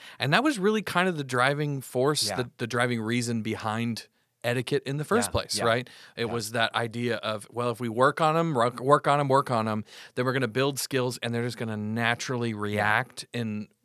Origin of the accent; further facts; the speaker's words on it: the South, United States; Or growing up in the South, especially, yes, ma'am, yes, sir, no, ma'am, no, sir, to everyone, especially elders.